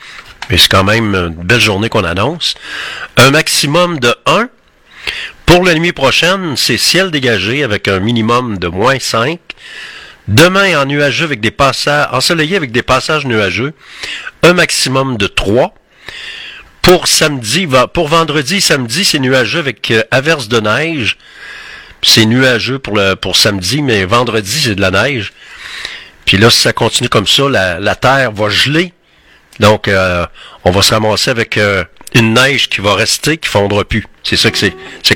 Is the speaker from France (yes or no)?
no; Quebec, Canada; On est québécois, mais on ne l'est pas.